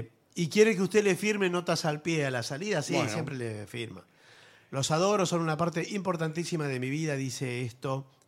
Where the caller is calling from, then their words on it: San Justo, Buenos Aires Province, Argentina; de San Justo.